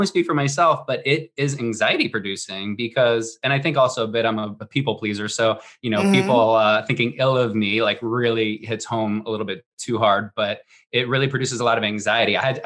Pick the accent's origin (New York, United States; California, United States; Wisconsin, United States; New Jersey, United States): New Jersey, United States; I'm an Irish from New Jersey.